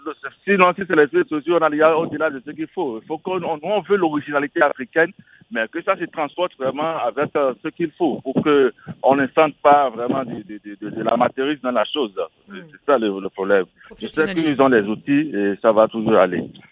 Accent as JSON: {"language": "French", "country": "Benin", "said": "moi je suis béninois"}